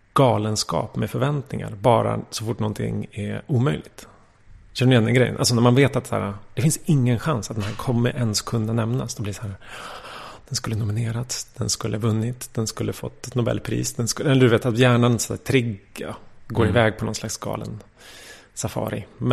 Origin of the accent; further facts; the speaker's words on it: Stockholm, Stockholm County, Sweden; Och sen så växte jag upp i ett område som heter Drakenbergsområdet som ligger vid Hornstull vid mellan Hornsgatan och Tanto kan man säga.